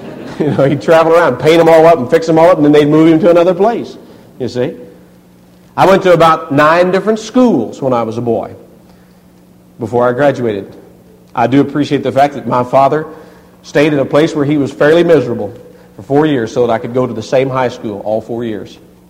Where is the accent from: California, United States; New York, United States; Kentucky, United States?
Kentucky, United States; We were born and raised in Kentucky, but dad's been in Georgia now for nearly 20 years.